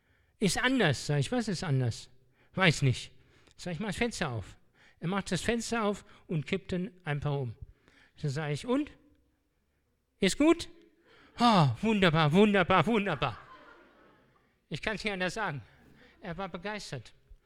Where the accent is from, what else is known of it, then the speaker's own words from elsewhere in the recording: Hanau, Hesse, Germany; In Hanau, da um die Ecke, wo ich herkomme, da muss sich noch viel mehr verändern.